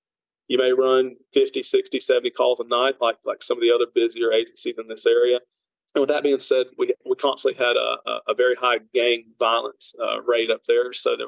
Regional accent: Brookford, North Carolina, United States; accent: Southern; I'm from Brookford, North Carolina. Very, very tiny town. It's inside of the city limits of a, I'd say it pretty much surrounds itself in another city that's called City of Hickory, which I would say roughly has 45,000 people in it.

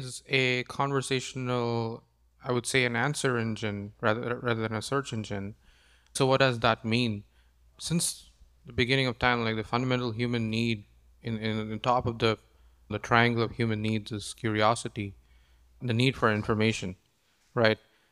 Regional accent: India; moved away as an adult; now in United States; So I came from India here 6 years ago

